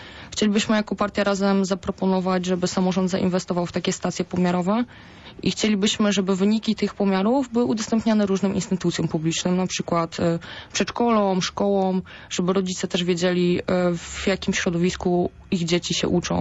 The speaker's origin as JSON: {"language": "Polish", "town": "Poznań", "region": "Greater Poland Voivodeship", "country": "Poland", "said": "ja jestem z Nowego Miasta, gdzie osiedla były projektowane w ten sposób, że tej zieleni jest naprawdę dużo."}